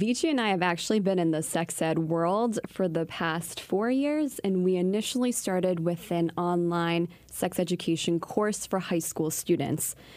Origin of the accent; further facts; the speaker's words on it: Westwood, Massachusetts, United States; So I am from outside of Boston, Massachusetts. I hail from Westwood, which is a suburb